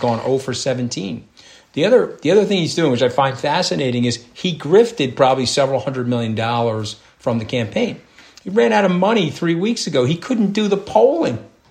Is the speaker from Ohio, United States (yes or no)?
no; New York, United States; Do you think I care? I'm a New Yorker.